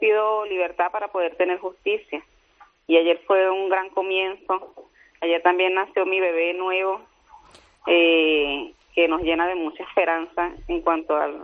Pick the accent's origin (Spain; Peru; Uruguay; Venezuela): Venezuela; moved away as an adult; Sí, salimos los tres de Venezuela.